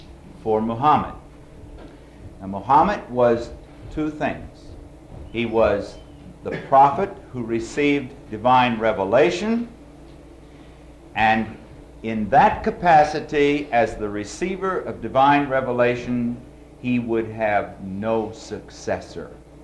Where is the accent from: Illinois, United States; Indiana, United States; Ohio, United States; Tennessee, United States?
Indiana, United States; Valparaiso; I come from Valparaiso, Indiana, where I teach in the theology department at Valparaiso University.